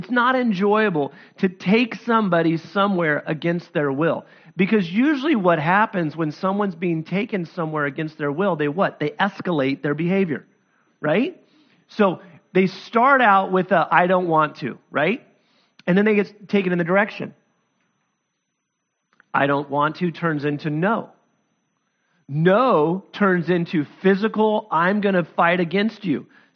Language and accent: English; Sacramento, California, United States; in my city where I grew up in Sacramento